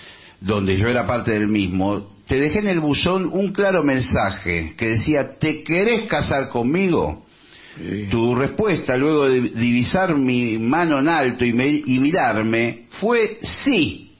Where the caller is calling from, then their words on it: Buenos Aires, Argentina; de Parque Avellaneda.